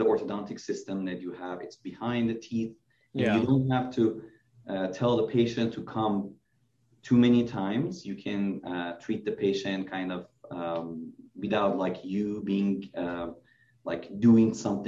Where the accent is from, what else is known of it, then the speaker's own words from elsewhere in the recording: Iran; moved away as an adult; now in United States; So I'm originally from Iran. I did dentistry and also orthodontics in Iran. I was a faculty there for a year. And I moved to the US.